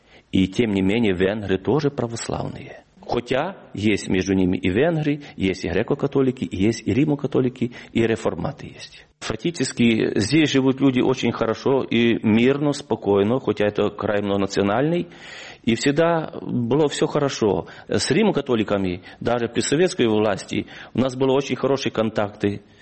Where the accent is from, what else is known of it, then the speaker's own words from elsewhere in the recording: Mukachevo, Zakarpattia Oblast, Ukraine; Я родом с Мукачева. Нас больше называют именно, что мы лемаки, лемки. Потому что мы больше употребляем слово «лем».